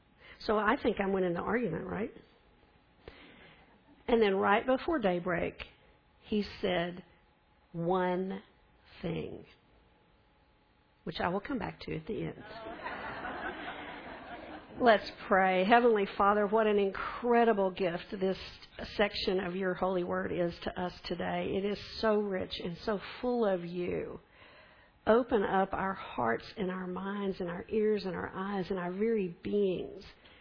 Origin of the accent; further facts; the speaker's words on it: Texas, United States; Maybe because I grew up in West Texas, so the wilderness is kind of part of my life pattern.